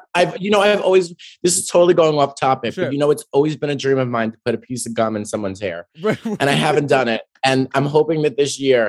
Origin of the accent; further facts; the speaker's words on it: Staten Island, New York, United States; I'm from Staten Island. Yeah. The fumes from the dump are already taking their toll.